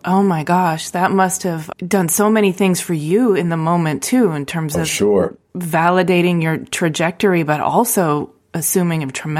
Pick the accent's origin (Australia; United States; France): United States; Midwest; I was born and raised in the Midwest. We're welcoming people.